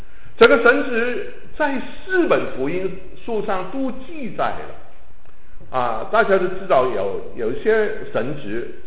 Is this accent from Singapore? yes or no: no; China; 你知道我们中国人都很喜欢吃